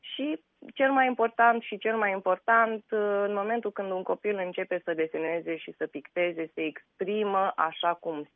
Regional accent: Iași, Iași County, Romania; Eu sunt din Iași, cum spun eu, jet by jet din ciment.

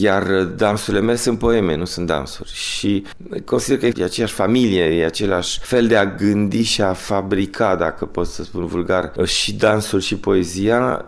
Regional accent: Bucharest, Romania; now in Paris, France; Eu m-am născut la București, deci viața mea a început acolo și așa mă și simt. Eu mă simt bucureștean sau acum parizian de foarte multă vreme. Dar deloc basarabean, adică știu că venim de acolo.

